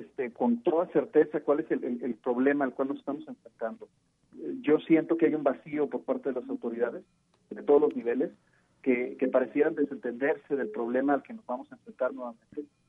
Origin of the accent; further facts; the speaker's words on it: Mexico; Realmente creo que tenemos que hacer conciencia nosotros como mexicanos